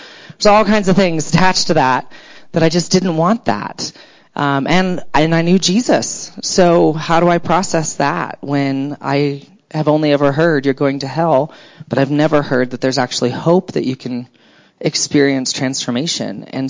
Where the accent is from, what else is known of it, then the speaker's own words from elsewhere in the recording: Alabama, United States; also born or lived in Philippines; I'm sort of from Alabama and spent some time in the Philippines, and I'm not used to the freezing.